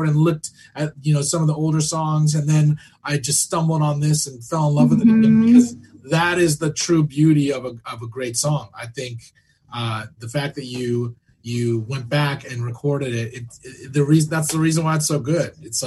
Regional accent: Arcadia, United States; I'm from here. I'm from Arcadia, which is like, you know, not far from here.

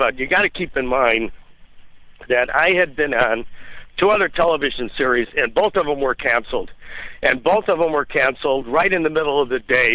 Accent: Chicago, Illinois, United States; moved away; No, I'm from Chicago, Illinois.

